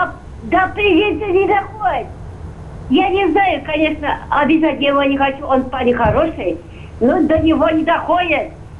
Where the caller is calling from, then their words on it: Tatarstan, Russia; Я звоню из Татарстана.